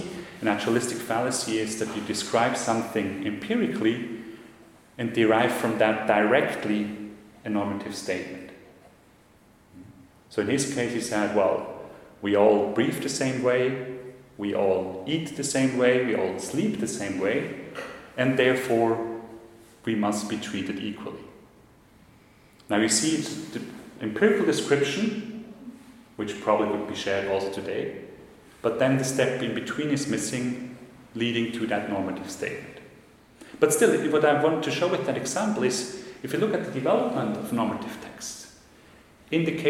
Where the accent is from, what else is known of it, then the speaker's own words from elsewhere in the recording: Switzerland; English is a second language; And as I'm coming from Switzerland, to use another stereotype, I will be still in charge and responsible for keeping time.